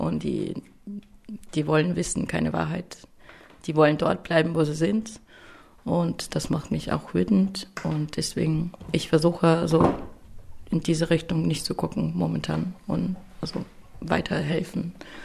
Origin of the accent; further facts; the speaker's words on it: Russia; German is a second language; Ich komme aus Russland